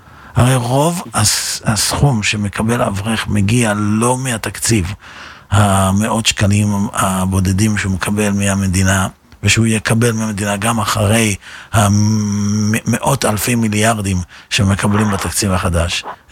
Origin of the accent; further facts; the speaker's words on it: Netanya, Central District, Israel; בזמנו אני גדלתי בנתניה